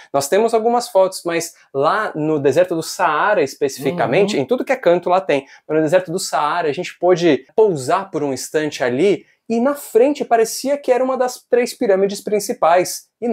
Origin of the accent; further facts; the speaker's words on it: Brazil; Lá no Egito, a gente, enquanto brasileiros, a gente precisa entender e expandir um pouco essa visão de tempo que a gente tem.